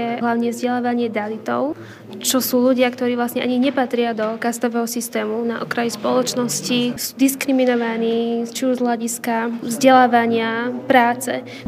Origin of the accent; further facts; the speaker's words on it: Omšenie, Trenčín Region, Slovakia; a som z Omšenia.